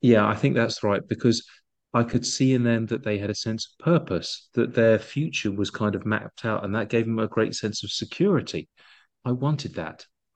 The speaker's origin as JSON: {"language": "English", "town": "Brighton", "region": "South East England", "country": "United Kingdom", "tie": "born or raised there", "said": "a big travel banking company in well, in the world, but their European headquarters in Brighton, in my hometown."}